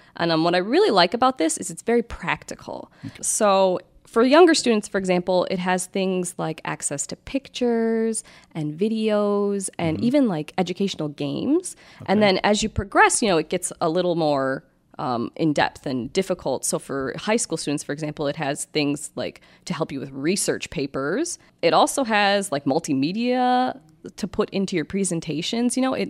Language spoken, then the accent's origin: English; Michigan, United States; Well, I'm from Michigan, and I really like to live here, even though the weather's not awesome.